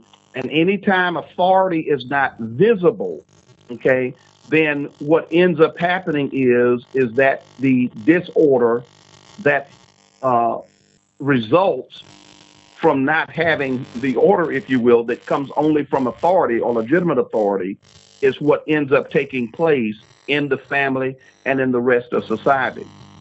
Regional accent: Beaumont, Texas, United States; We lived in, I'm from Beaumont, Texas, my hometown. We're a suburb of Louisiana.

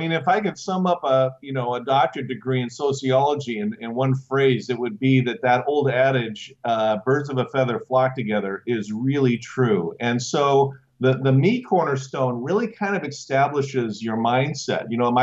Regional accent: Fullerton, California, United States; Leo had the plant up in Fullerton, which is my hometown, and my dad worked there.

